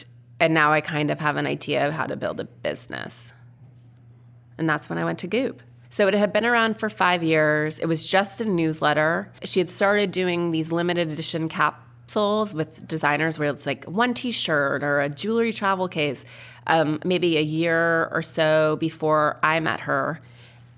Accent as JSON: {"language": "English", "region": "Montana", "country": "United States", "tie": "born or raised there", "said": "she even went on Donahue when I was a little kid growing up in Montana"}